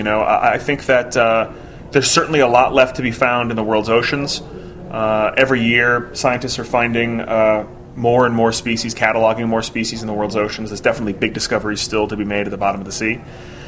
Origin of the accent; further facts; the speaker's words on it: Boston, Massachusetts, United States; now in Los Angeles, United States; I'm from Boston, but I live in L.A.